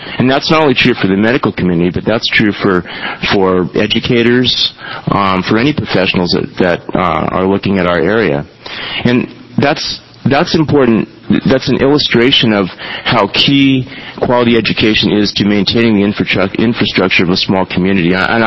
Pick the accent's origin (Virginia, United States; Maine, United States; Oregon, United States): Oregon, United States; Astoria; I grew up in Astoria. My family didn't have a lot of means. I didn't come from a physician family, but I got a public education in an Oregon school.